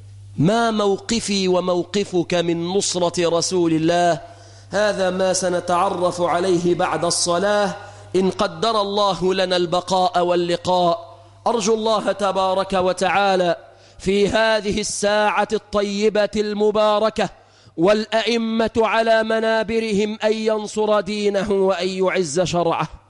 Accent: Egypt

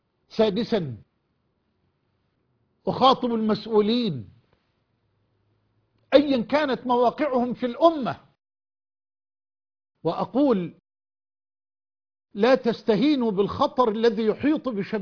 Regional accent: Egypt

